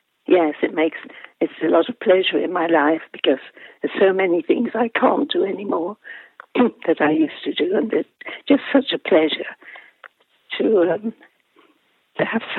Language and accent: English; Wales, United Kingdom; now in Bristol, United Kingdom; I've no family in Bristol. I'm Welsh, so I like talking.